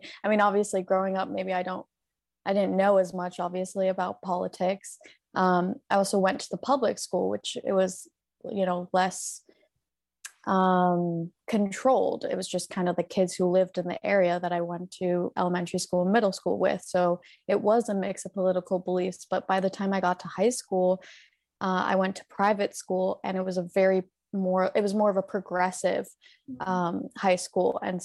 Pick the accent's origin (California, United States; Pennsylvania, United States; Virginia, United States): Pennsylvania, United States; I think I am American, so this statement kind of resonates with me. I think, well, I was born in Pennsylvania and grew up in Pennsylvania, which is a swing state.